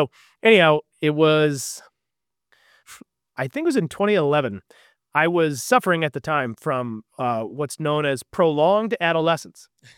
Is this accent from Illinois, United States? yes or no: yes; Vernon Hills, Illinois, United States; Out in Vernon Hills, my hometown.